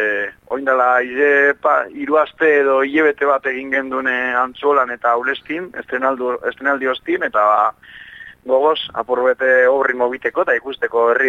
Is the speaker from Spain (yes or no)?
yes; Bermeo, Basque Country, Spain; bizkaitarra naiz, eta bermiotarra, eta gure paisaekin parte, ba, eukaliptue txikitetik gana